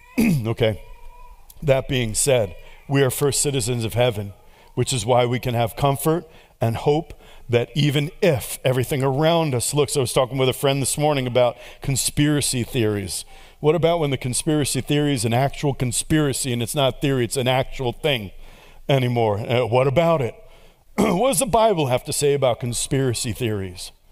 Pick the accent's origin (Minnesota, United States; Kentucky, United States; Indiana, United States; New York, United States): New York, United States; I got jumped 3 times growing up in New York City.